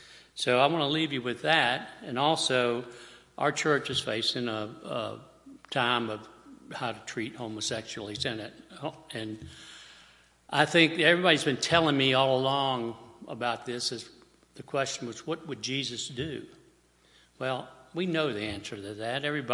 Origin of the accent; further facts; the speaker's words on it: Norfolk, Virginia, United States; born there; Now, I was born in Norfolk, Virginia, way back in 1944. It's hard to believe I'm almost 75, but I am.